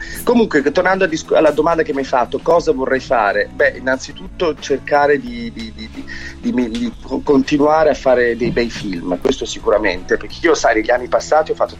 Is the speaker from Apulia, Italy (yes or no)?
no; Siena, Tuscany, Italy; sono cresciuto a Siena